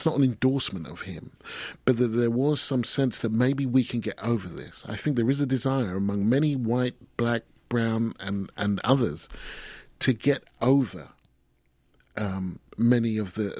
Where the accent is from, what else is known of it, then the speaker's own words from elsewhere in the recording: England, United Kingdom; born there; My parents came to Britain from Barbados. I was born in England.